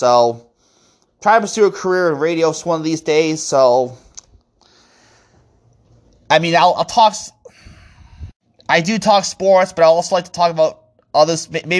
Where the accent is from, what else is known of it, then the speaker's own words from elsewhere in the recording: Buffalo, New York, United States; I love the Bills and the Sabres because I grew up in Buffalo. I take pride in the city.